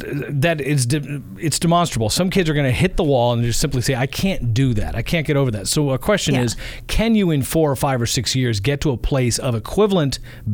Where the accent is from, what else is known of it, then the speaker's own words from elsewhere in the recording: East Coast, United States; So I looked at these Eastern schools. I grew up on the East Coast, and they were all private schools